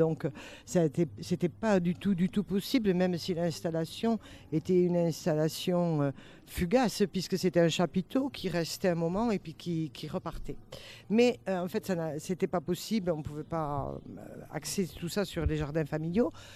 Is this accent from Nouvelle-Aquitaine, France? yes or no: no; Lourdes, Occitanie, France; quand on dit qu'on est de Lourdes, mais c'est oh, les gens, ils sont ah